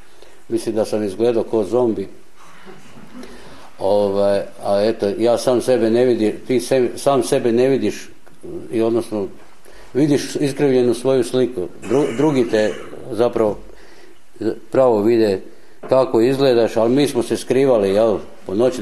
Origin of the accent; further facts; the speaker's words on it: Slavonia, Croatia; now in Zagreb, Croatia; imam 50 godina, eto ispričat ću vam nešto o svom životu. Rodio sam se u jednom malom mjestu u Slavoniji, gdje sam završio osnovnu i srednju školu